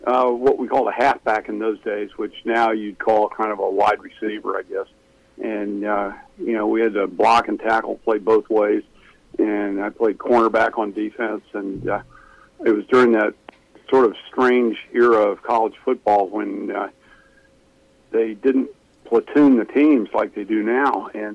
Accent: Virginia, United States; Yeah, I grew up in Virginia and played high school football there at a high school, sort of like our high schools here in North Louisiana

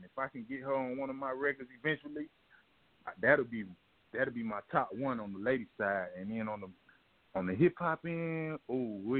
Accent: Gwinnett, Georgia, United States; shout out to my boy Bo, and we grew up out here in Gwinnett, right?

